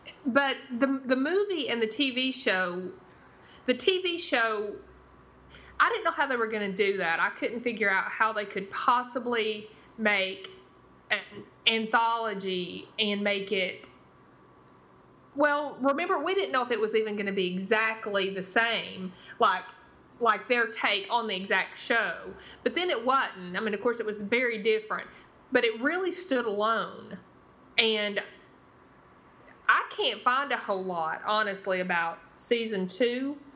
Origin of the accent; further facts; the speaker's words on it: Tennessee, United States; Tennessee.